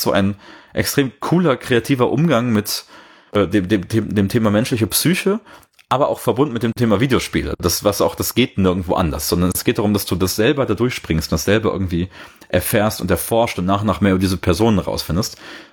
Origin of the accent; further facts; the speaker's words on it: Cologne, North Rhine-Westphalia, Germany; da ist man auch als Kölner, sag ich mal